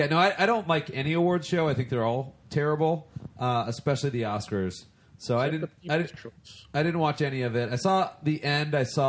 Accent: United States; I am an American. I'm an American citizen.

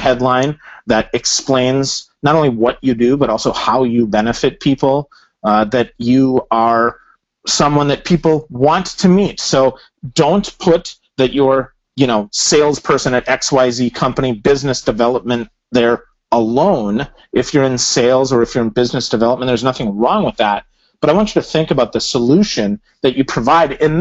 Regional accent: Wisconsin, United States; now in Tampa, United States; I'm a graduate of Lakeland College, that I'm from Wisconsin, that I moved to Tampa

